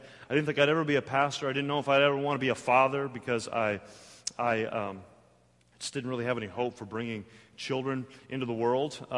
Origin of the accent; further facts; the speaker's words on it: Portland, Oregon, United States; I grew up in Portland, Oregon.